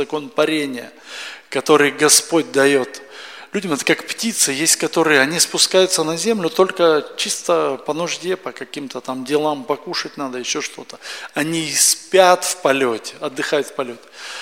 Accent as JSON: {"language": "Russian", "town": "Chisinau", "region": "Chișinău", "country": "Moldova", "said": "мы из Кишинева."}